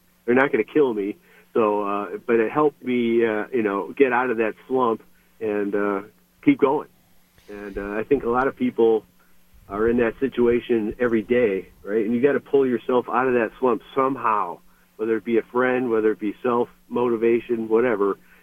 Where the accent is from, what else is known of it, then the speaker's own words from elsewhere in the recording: Milwaukee, Wisconsin, United States; because I grew up in Milwaukee, and that's where the Navy base was.